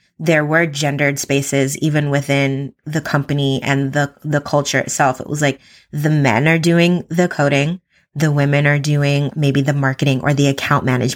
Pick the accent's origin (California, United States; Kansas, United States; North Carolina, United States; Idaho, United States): California, United States; my experiences growing up in the Bay Area, like just like an hour outside of Silicon Valley, right? Like that's where I grew up. When I became an adult, like I moved to San Francisco.